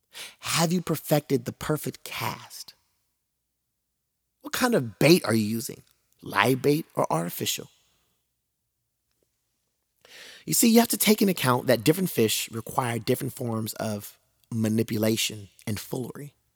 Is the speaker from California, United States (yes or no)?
yes; California, United States; I was the cousin from California who caught absolutely nothing.